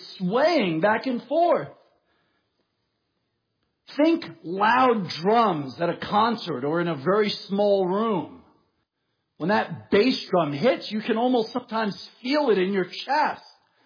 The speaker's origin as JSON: {"language": "English", "town": "New York City", "region": "New York", "country": "United States", "tie": "born or raised there", "said": "And as weird as it sounds, I understood this growing up in New York City. I used to live on the 23rd floor."}